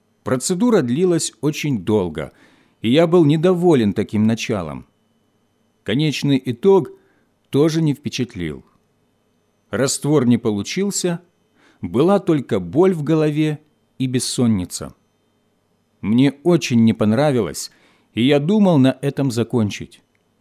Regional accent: Makiivka, Donetsk Oblast, Ukraine; Родился я в Макеевке, в простой рабочей семье.

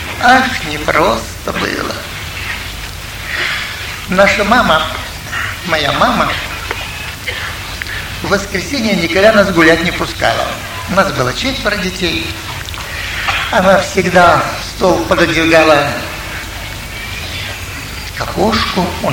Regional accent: Saint Petersburg, Russia; Я жил тогда, мое детство прошло в Ленинграде.

